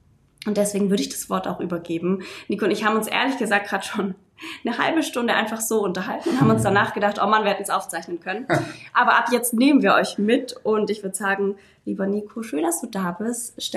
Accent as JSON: {"language": "German", "region": "Baden-Württemberg", "country": "Germany", "tie": "born or raised there", "said": "aus meiner Heimatregion hier in der Nähe vom Bodensee"}